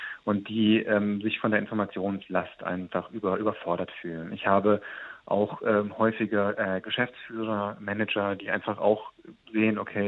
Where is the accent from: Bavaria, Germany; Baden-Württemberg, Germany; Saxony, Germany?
Bavaria, Germany; Munich; Ganz, ganz, ganz viele in meiner Heimatstadt München.